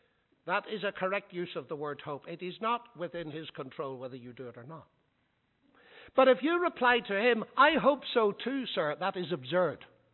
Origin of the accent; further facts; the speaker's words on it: Ireland; now in United Kingdom; I am Irish myself, you see.